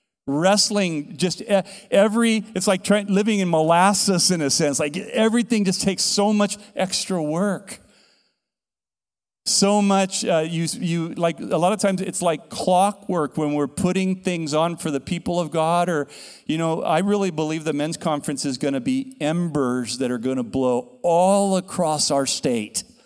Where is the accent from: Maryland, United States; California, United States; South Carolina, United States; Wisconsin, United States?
California, United States; I grew up in California, and I've walked at that beach my entire life.